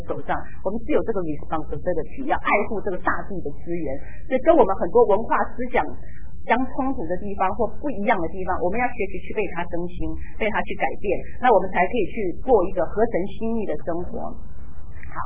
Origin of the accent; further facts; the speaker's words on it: Taipei, Taiwan; 所以你到台北的，我有时候回以前回去的时候都还会觉得很纳闷